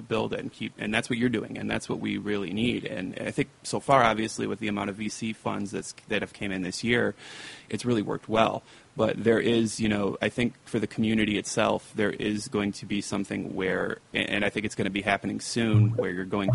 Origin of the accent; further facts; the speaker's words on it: Michigan, United States; this is a little bit too Michigan-centric, because, you know, that's my home state, and I love it still